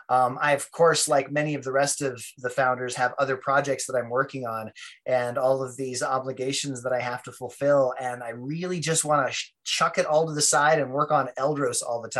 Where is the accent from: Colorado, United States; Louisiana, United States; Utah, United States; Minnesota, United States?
Colorado, United States; Durango; moved away as an adult; also born or lived in New York City; I grew up in Durango, Colorado. I kind of was a wanderer after high school. I started traveling from state to state when I was 18.